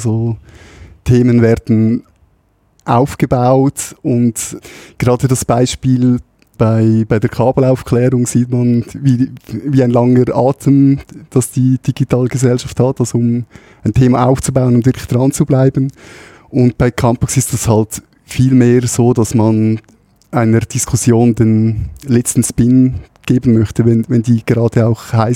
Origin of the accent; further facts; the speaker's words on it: Uri, Switzerland; geboren und aufgewachsen im Kanton Uri.